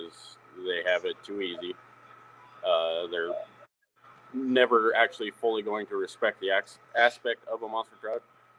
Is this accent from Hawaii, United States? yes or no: no; Chimacum, Washington, United States; And I can't count very high because I'm from Chimicum, so.